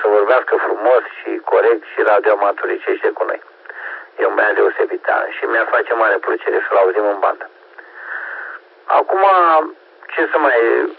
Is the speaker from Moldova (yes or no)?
no; Romania; Suntem de calitate, că suntem români toți și eu iubesc România și nația română